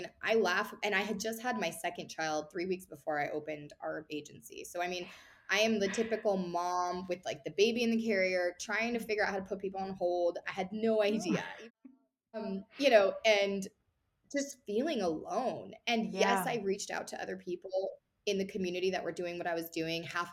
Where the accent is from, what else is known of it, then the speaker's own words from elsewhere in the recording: Las Vegas, Nevada, United States; I'm from Vegas, so of course I'm going to use that analogy